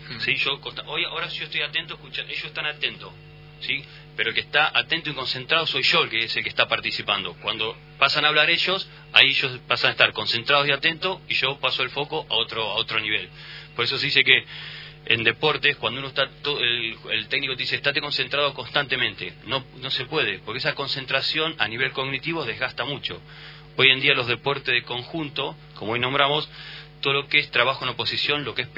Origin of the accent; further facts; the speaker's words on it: La Falda, Córdoba, Argentina; now in Bellavista, Argentina; Soy nacido y criado en La Falda, pero ahora estoy viviendo en Bellavista y toda mi gente es de por ahí.